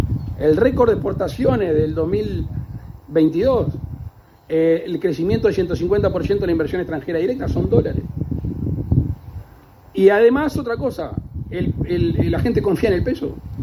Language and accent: Spanish; Uruguay; estamos destinados como uruguayos